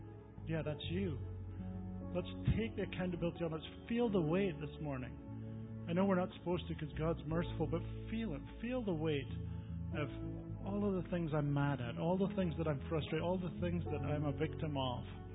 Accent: Scotland, United Kingdom; being Scottish, here's what accountability looks like to me. I love accountability as a Scottish person.

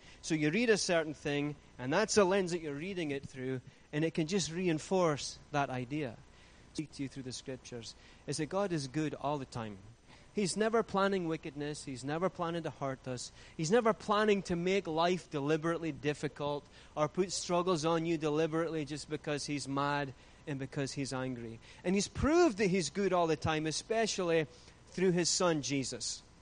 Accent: United Kingdom; I made a couple of friends from my home country that were English, and so, you know, close to Scotland.

